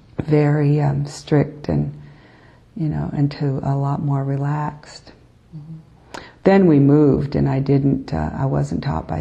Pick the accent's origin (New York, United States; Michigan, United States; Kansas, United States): Kansas, United States; born there; But I was born in Kansas, and I was taught by the Benedictine sisters there from Atchison, Kansas, okay, and for 8 years.